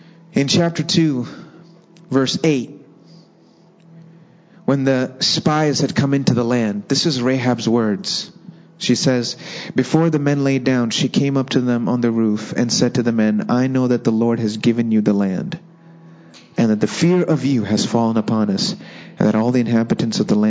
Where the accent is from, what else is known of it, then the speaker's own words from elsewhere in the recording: Saudi Arabia; When I was a kid growing up in Saudi Arabia